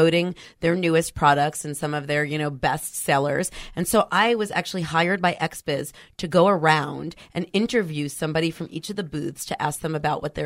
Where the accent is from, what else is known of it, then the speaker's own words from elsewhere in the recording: New York, United States; now in San Francisco, United States; I'm originally from New York.